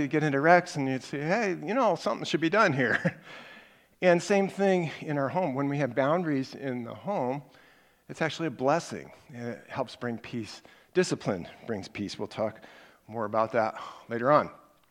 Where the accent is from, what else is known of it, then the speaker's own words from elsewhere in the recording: Council Bluffs, Iowa, United States; They don't have them in El Paso either, but I grew up in Council Bluffs, Iowa, so I was used to them.